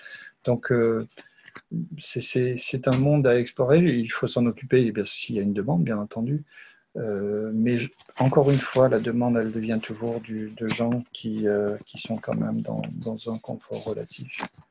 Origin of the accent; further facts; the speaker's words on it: Madagascar; now in Mayotte; Je pense à l'île d'à côté, hein, chez moi, à Madagascar par exemple, ou même ici dans des quartiers où très misérables, hein, encore, à Mayotte.